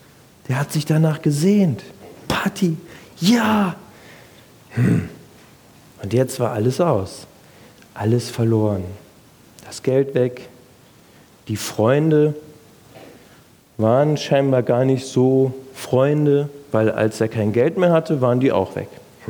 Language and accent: German; West Germany, Germany; Ich komme hier als Wessi nach Ostdeutschland.